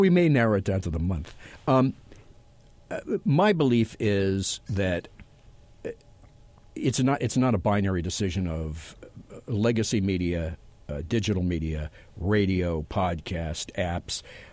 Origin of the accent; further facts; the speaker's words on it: Los Angeles, California, United States; my hometown of Los Angeles